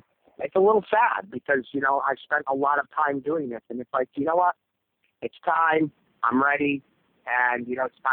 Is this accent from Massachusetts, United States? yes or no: yes; Massachusetts, United States; now in Arizona, United States; I love, you know, I grew up in Massachusetts.